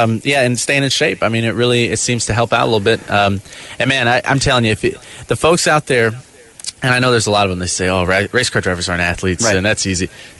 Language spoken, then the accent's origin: English; Midwest, United States; I grew up in the Midwest, and we went to the local dirt tracks and all that stuff.